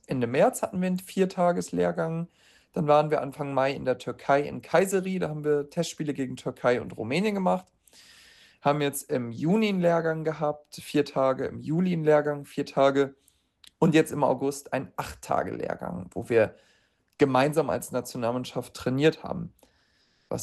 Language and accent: German; Lower Saxony, Germany; Ich komme nämlich ursprünglich aus der Lüneburger Heide.